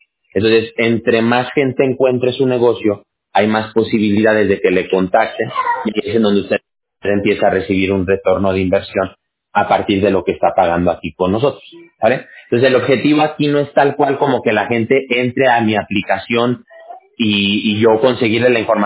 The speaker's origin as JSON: {"language": "Spanish", "country": "Mexico", "said": "ahí en México, de donde yo soy"}